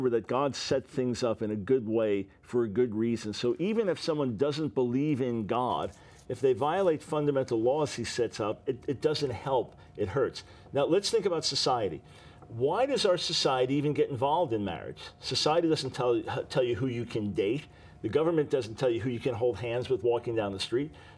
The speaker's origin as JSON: {"language": "English", "region": "New York", "country": "United States", "lives_now": "Concord, United States", "said": "I'm from New York, and I had to go north. I said, Lord, let me go back north. And he said, North Carolina."}